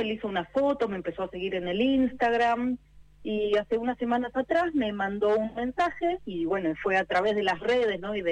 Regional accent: Tandil, Buenos Aires Province, Argentina; yo soy muralista profesional de Tandil.

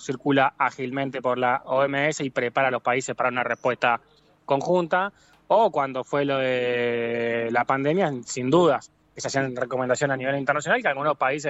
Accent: La Plata, Buenos Aires Province, Argentina; Pero los que somos de La Plata y tenemos hijos, si te pasa algo, ¿dónde lo llevas?

